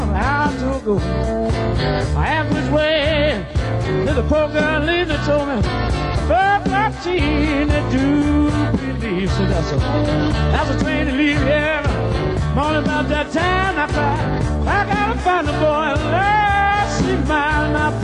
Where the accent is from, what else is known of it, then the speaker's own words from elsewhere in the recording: Alabama, United States; You know, I'm from Alabama, and I can't get it out of my system.